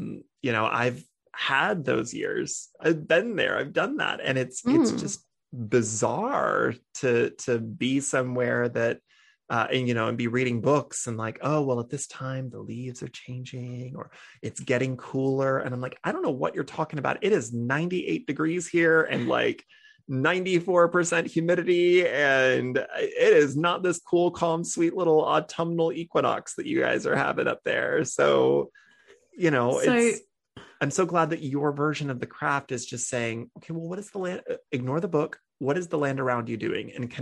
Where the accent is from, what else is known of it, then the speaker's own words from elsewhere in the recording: Texas, United States; now in Chicago, United States; you know, I'm from Texas originally, and one of the things that I that sort of blew my mind when I moved where I live now here in Chicago is that we have four seasons